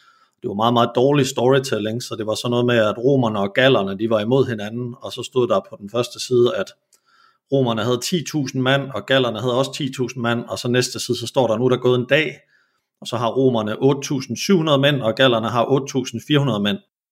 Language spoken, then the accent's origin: Danish; Jutland, Denmark; Altså jeg kommer fra Jylland, hvor det sådan jo, man skal ikke slå noget for højt op.